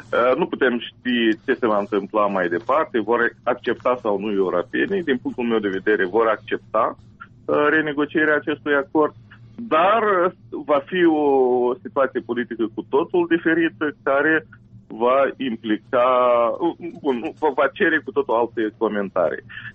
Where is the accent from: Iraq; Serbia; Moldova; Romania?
Moldova; chiar dacă suntem moldoveni